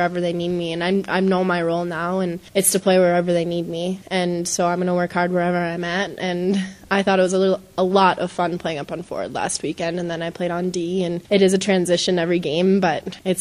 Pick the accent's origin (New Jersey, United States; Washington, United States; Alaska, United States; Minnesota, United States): Minnesota, United States; Eagan; I'm from Eagan, but I played at Eastview High School